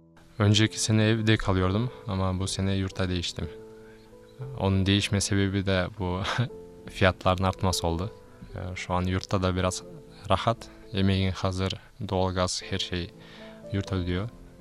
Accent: Kyrgyzstan; Turkish is a second language; O nerelisin diyor ilk önce, Kırgızistanlıyım diyorum.

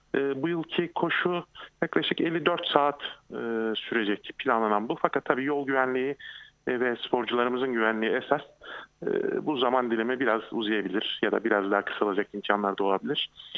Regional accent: İpsala, Edirne, Turkey; Biz İpsalalılar olarak bu törenin bilincindeyiz.

